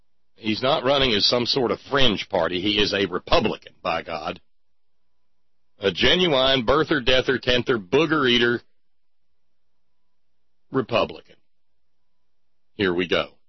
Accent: Alabama, United States; I was born and raised in Alabama, and I have no idea where Walsboro is.

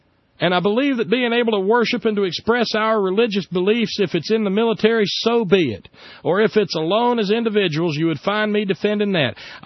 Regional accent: Alabama, United States; I grew up in Alabama, and I understand, and I know this from my own experiences

